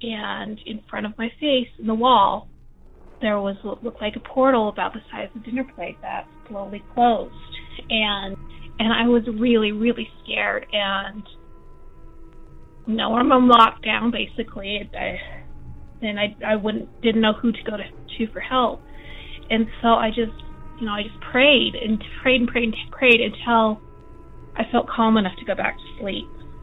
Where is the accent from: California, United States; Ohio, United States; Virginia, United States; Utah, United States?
Utah, United States; I'm from Utah. I grew up Mormon.